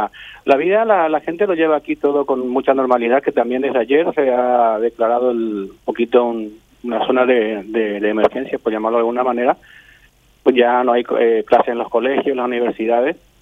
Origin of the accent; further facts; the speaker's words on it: Asunción, Paraguay; now in Spain; soy de Barrio Obrero, oriundo de Barrio Obrero. He trabajado en el Canal 13 como camarógrafo, estuve mucho tiempo ahí. Estoy aquí en España hace 16 años.